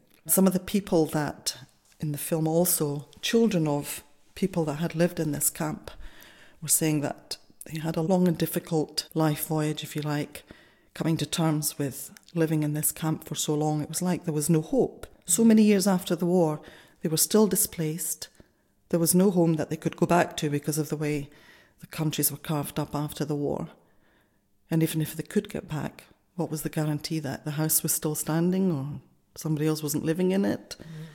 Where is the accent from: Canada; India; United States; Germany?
Germany; Bavaria; I was born in Germany in 1954 in a refugee camp. The Valka camp in Langwasser is where we lived.